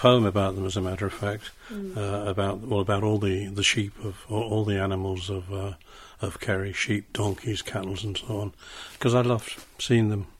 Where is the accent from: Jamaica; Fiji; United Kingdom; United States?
United Kingdom; London; But at home, when I was growing up in London, my family was very conscious of its Irishness.